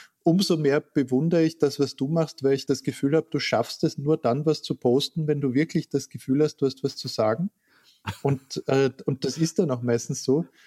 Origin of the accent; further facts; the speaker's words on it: Klagenfurt, Carinthia, Austria; Ich bin in Klagenfurt geboren und war dort Kind